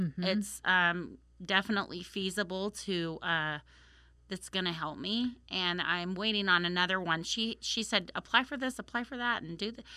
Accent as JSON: {"language": "English", "town": "Colton", "region": "Oregon", "country": "United States", "said": "I had about 15 different homes of my family being evacuated because I'm from Colton, Oregon. So Colton was evacuated."}